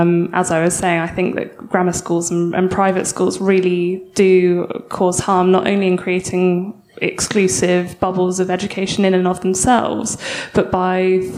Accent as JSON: {"language": "English", "region": "South East England", "country": "United Kingdom", "said": "I'm from East Sussex, and there are no grammar schools in East Sussex."}